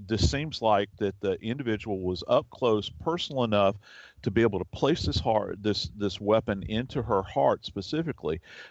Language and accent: English; New Orleans, Louisiana, United States; I'm from New Orleans.